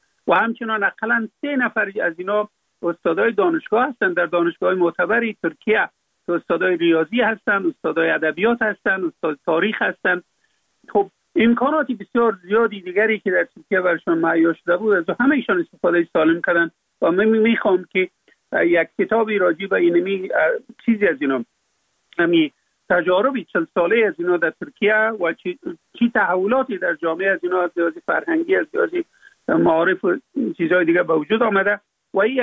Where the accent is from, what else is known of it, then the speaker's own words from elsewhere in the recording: Afghanistan; فقط من افغان هستم